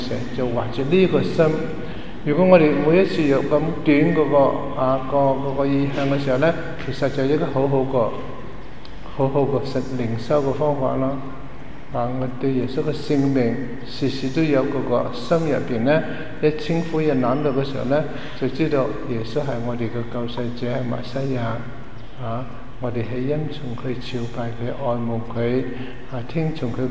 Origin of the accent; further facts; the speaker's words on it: China; 其實我們中國人呢都是很尊重那個名字的